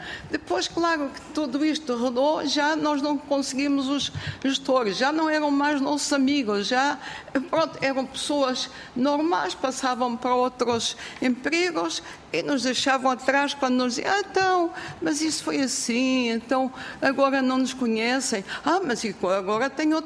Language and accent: Portuguese; Venezuela; que nos encontramos de repente no banco e somos da Venezuela e tal